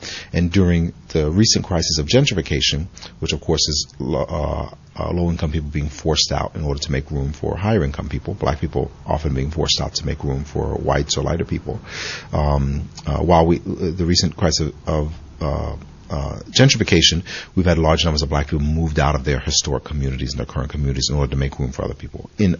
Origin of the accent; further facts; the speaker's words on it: Washington, District of Columbia, United States; moved away as an adult; also born or lived in Port-au-Prince, Haiti; now in Miami, United States; I was born in Port-au-Prince, Haiti, and when I was at a very young age, moved to Washington, D.C., where I was raised, and then moved to Miami when I was a young adult, and I've been living in Miami for about 17, 18 years or so.